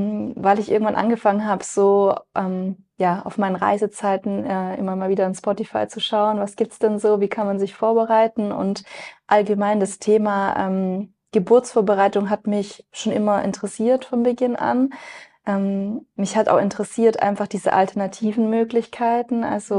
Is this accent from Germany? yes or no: yes; Besigheim, Baden-Württemberg, Germany; Ich bin 29 Jahre alt. Ich komme aus Besigheim, ist in der Nähe von Stuttgart.